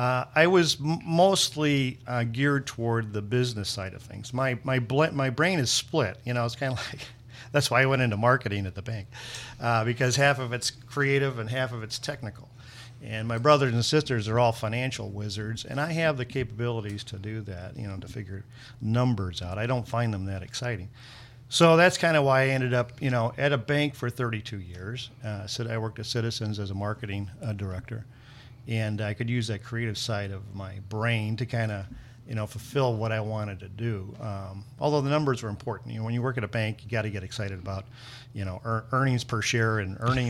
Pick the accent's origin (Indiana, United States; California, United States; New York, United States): Indiana, United States; Highland; I grew up in Highland at a young age. I think I moved there when I was about nine.